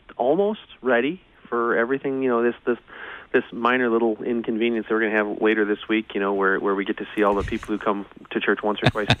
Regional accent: Edwardsville, Illinois, United States; Well, I grew up in Edwardsville, so I understand that, and I'll be down there.

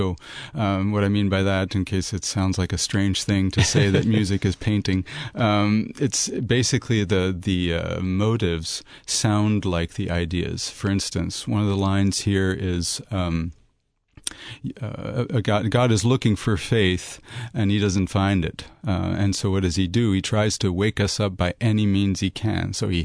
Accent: France; My family was involved in mission work for many, many years in France. So I grew up in France.

